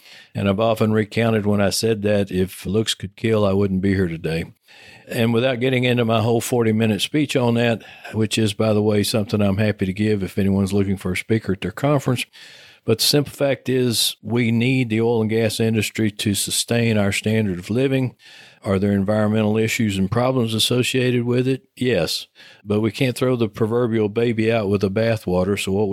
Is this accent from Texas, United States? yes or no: yes; Texas, United States; accent: Texas; You hear that lovely British voiceover come on introducing the show, and then my Texas accent comes on.